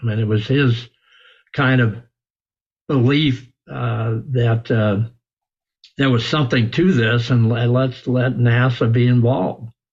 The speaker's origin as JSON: {"language": "English", "town": "San Diego", "region": "California", "country": "United States", "tie": "born or raised there", "said": "I grew up in San Diego"}